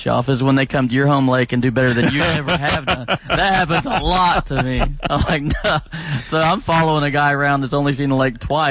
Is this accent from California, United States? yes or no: no; Wichita Falls, Texas, United States; born there; also born or lived in Houston / Granbury; I was born in Wichita Falls, Texas.